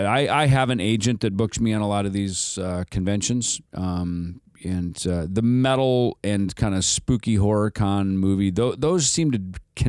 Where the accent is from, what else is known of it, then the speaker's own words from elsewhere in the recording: Minnesota, United States; Well, you know, I grew up in Minnesota, so I played in a ton of cover bands.